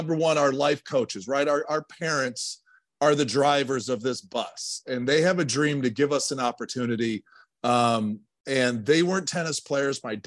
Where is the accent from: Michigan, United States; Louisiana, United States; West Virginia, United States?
Michigan, United States; Ludington; Baldwin's a great spot. So I grew up in Ludington. Keep going on the 10, and you're right there.